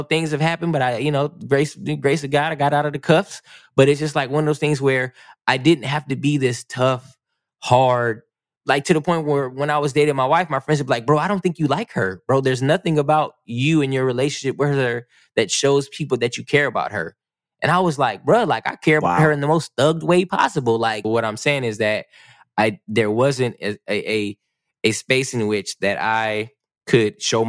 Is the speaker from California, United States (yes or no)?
yes; California, United States; I'm from California. I like skateboarding. I like to surf a little bit.